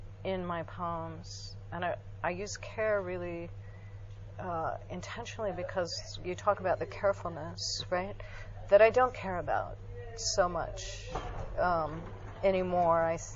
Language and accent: English; Salt Lake City, Utah, United States; sometimes in my hometown of Salt Lake City